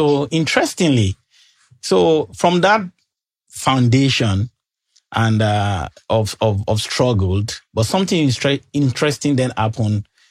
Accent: Ibadan, Oyo, Nigeria; also born or lived in Ilesha; I was born and bred in Ibadan.

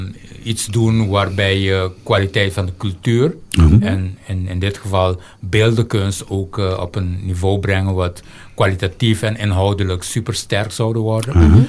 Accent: Curaçao; born there; Ik ben sowieso op Curaçao geboren.

